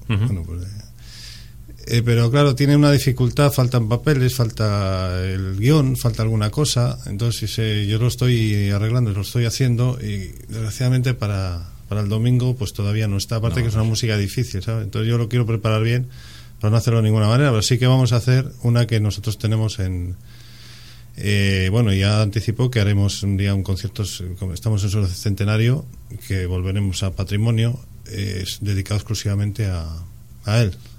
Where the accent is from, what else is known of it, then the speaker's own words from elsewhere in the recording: Ampuero, Cantabria, Spain; es que este es más bonito, el de mi pueblo, pues no. El himno de Ampuero, que se llama